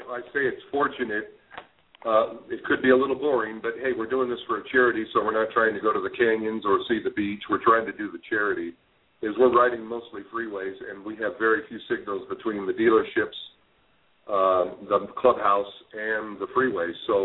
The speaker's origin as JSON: {"language": "English", "town": "Culver City", "region": "California", "country": "United States", "tie": "born or raised there", "lives_now": "Burbank, United States", "said": "I'm born and raised in Culver City, so I know exactly how the police department is there"}